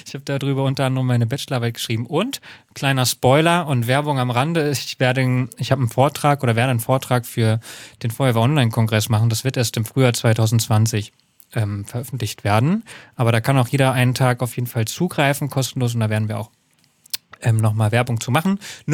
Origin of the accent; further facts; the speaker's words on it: Hesse, Germany; ich komme aus Hessen